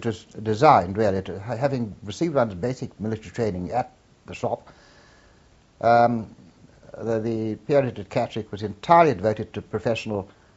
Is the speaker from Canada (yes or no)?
no; India; born there; I was born in India of Indian Army parents, and my grandfather, again, was a soldier, and but before him there were other soldiers.